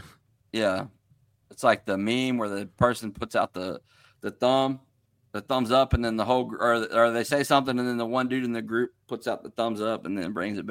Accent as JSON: {"language": "English", "town": "Harrisonburg", "region": "Virginia", "country": "United States", "tie": "born or raised there", "said": "I grew up in Harrisonburg, Virginia. James Madison University, JMU, everybody knows it."}